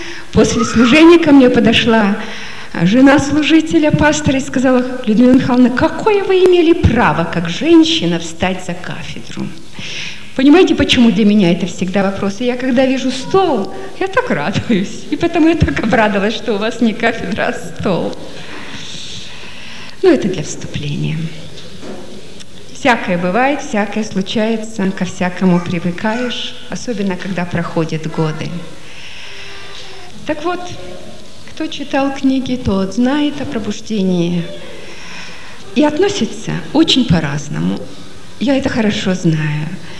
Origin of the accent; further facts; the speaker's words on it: Russia; moved away as an adult; also born or lived in Estonia / Germany; Я родилась и выросла в России. Я жила до 35 лет здесь. В Советском Союзе. Сначала в России, потом в Эстонию уехали мы 18 лет тому назад. В Эстонии живем, в Германии. Так вот, я выросла в России среди русских христиан